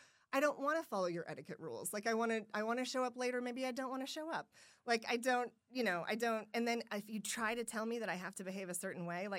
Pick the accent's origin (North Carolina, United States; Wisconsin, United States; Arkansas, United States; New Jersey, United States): Arkansas, United States; Siloam Springs; I grew up in Siloam Springs, which is like 45 minutes.